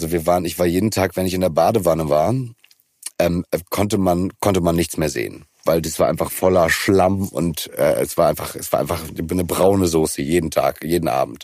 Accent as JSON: {"language": "German", "region": "Hamburg", "country": "Germany", "said": "also ich bin ein Hamburger, wir sind links"}